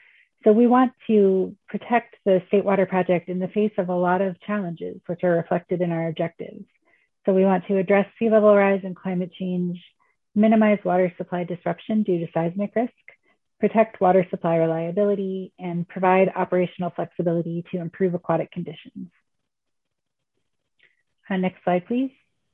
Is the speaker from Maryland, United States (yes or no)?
yes; Maryland, United States; while I didn't go to Maryland, I am from Maryland